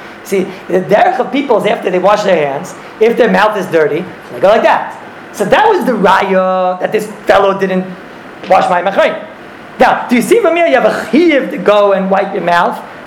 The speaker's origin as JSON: {"language": "English", "country": "Hungary", "said": "I'm a Hungarian Yid. I'm a Chayitz, I come from Rad."}